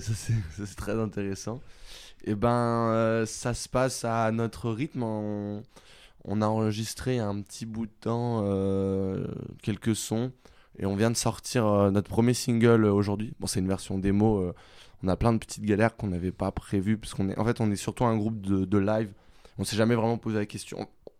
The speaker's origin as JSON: {"language": "French", "country": "France", "said": "on est français, on a envie d'écrire français, c'est une belle langue"}